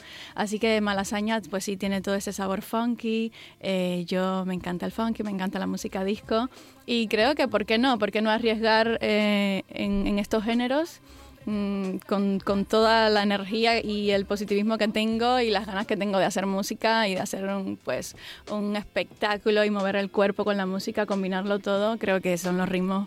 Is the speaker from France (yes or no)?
no; Cuba; now in Madrid, Spain; yo cuando llegué de Cuba directamente a España, por primera vez salía de Cuba